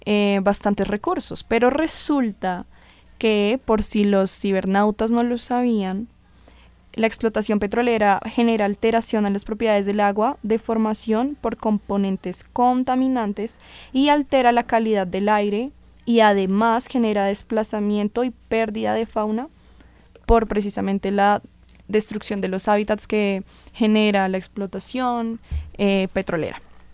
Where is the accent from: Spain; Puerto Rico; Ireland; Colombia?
Colombia; e incluso nosotros mismos como colombianos